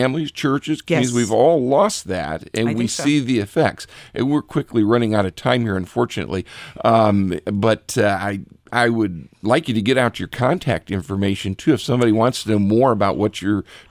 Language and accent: English; Richfield, United States; I grew up on a small farm in Richfield. At the time I was growing up in Richfield, Richfield was considered the boonies, and you know, it was all middle class and farmers and truck drivers and things like that.